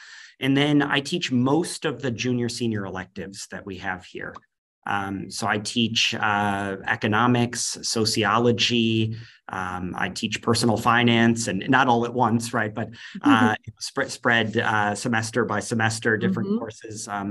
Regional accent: New York, United States; now in Minnesota, United States; I mentioned before that I am coming from Minnesota. I actually grew up in New York State, in Western New York. And I grew up in kind of a strange circumstance.

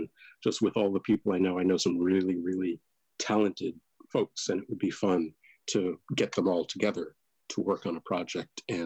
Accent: New York, United States; I'm from New York originally, so my family's in New York.

